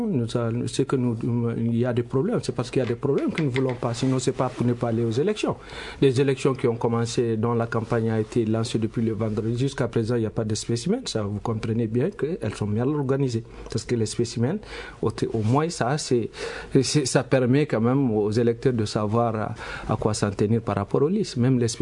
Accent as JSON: {"language": "French", "country": "Mali", "said": "pour montrer que moi, je suis malien"}